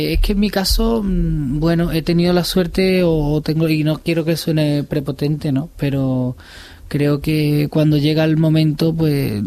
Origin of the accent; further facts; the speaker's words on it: Extremadura, Spain; yo me siento a gusto, yo me siento cómodo en mi tierra y reconocido